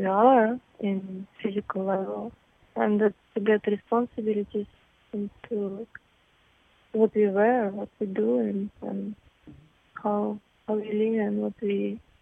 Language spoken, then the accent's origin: English; Donetsk, Donetsk Oblast, Ukraine; English is a second language; I'm from Donetsk, yes. It's the west part. I'm from east part.